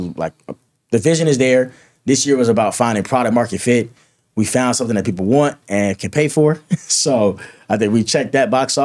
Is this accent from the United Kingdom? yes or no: no; Atlanta, Georgia, United States; But I'm from Atlanta, so I'm not really thinking like, oh, let's go to Oklahoma.